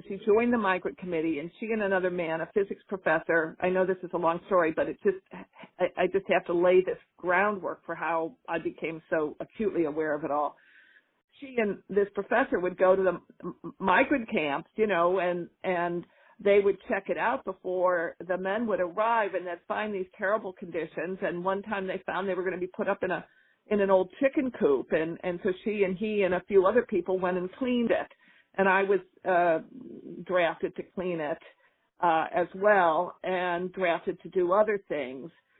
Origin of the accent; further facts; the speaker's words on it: New York, United States; We grew up in Western New York, west of Buffalo, and my mother was a transplanted Minnesotan.